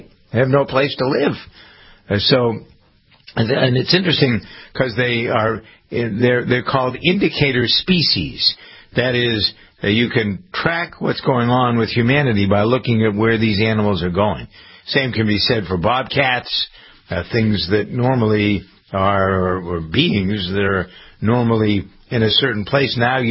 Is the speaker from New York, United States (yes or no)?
no; Framingham, Massachusetts, United States; the track between Framingham, my hometown, and down in to Gillette Stadium.